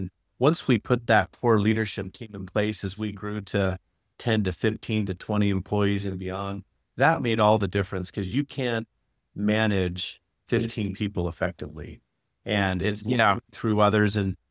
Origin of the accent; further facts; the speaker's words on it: Phoenix, Arizona, United States; Grew up in Phoenix.